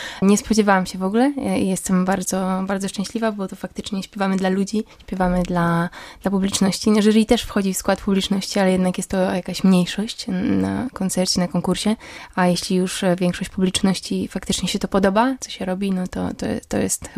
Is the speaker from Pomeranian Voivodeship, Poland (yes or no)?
yes; Pomeranian Voivodeship, Poland; now in Bydgoszcz, Poland; W Lęborku, najbliżej w sumie właśnie tej mojej rodzinnej miejscowości.